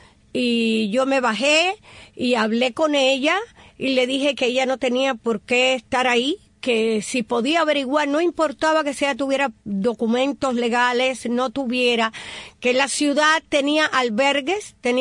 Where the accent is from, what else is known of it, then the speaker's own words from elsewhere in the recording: Cuba; moved away; me fui de Cuba